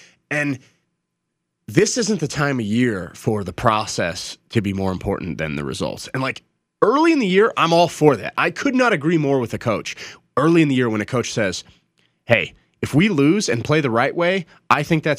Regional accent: Colorado Springs, Colorado, United States; I grew up in Colorado Springs and Denver area, so I was an Avs fan.

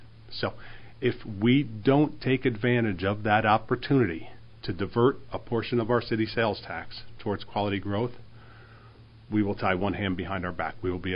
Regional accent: New Jersey, United States; the one thing with me growing up in New Jersey, I'm always going to be honest.

